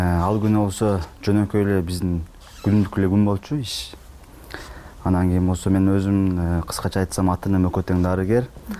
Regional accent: Osh, Osh Region, Kyrgyzstan; Мен өзүм Оштон болом

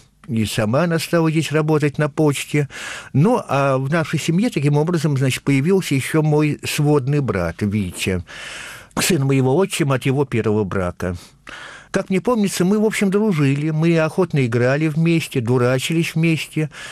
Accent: Tupitsyno, Vologda Oblast, Russia; born there; В паспорте вместо моего рождения указана деревня Тупицыно в Вологодской области. Так что по рождению я тупицынский мужик.

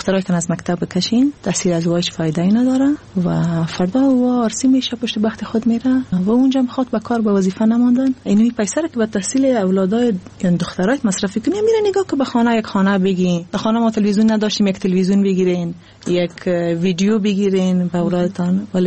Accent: Afghanistan; moved away; و بعد از افغانستان آمدیم

